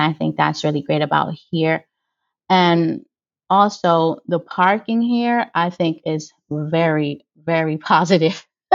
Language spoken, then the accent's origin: English; Bronx, New York, United States; born there; Like, I was born in the Bronx, and that's a place where it's always loud.